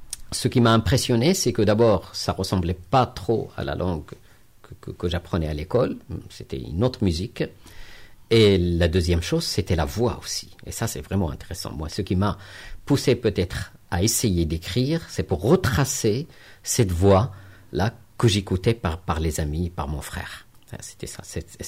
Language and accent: French; Morocco; moved away as an adult; je suis né au Maroc et je suis resté au Maroc jusqu'à tard, en fait. J'ai fait toute ma formation, on va dire, que ce soit de poétique ou autre, au Maroc, jusqu'à 24 ans, avant d'arriver ici.